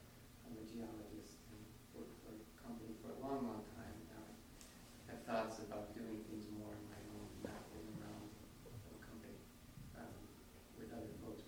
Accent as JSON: {"language": "English", "town": "Tucson", "region": "Arizona", "country": "United States", "said": "I'm from Tucson, Arizona."}